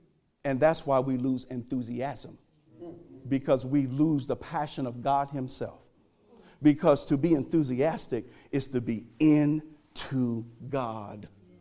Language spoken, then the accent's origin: English; Fort Wayne, Indiana, United States; Like, I remember growing up in Fort Wayne, and we would go to houses on trick-or-treat night